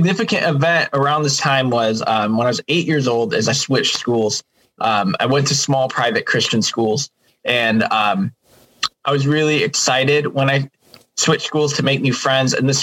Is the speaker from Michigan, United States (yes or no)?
no; Chicago, Illinois, United States; I grew up in Chicagoland during the Jordan era